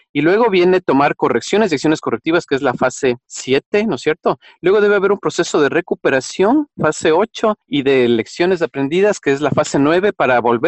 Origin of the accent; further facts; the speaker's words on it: Ecuador; yo vengo del Ecuador